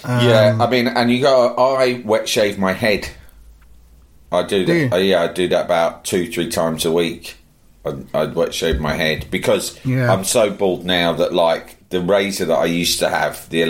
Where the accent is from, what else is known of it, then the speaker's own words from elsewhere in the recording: Sunderland, North East England, United Kingdom; Well, I'm from Sunderland.